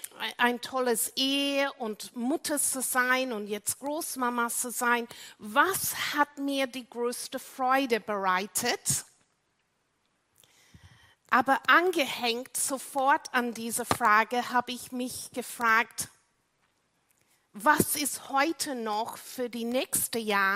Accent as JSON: {"language": "German", "country": "United Kingdom", "also_born_or_lived": "Luxembourg", "second_language": "German", "lives_now": "Vienna, Austria", "said": "Ja, ich rede noch ein bisschen mit meinem schönen Akzent"}